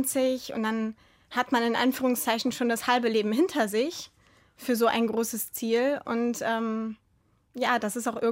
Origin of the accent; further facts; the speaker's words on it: Germany; born there; also born or lived in Italy; Ich bin in Deutschland geboren, genau.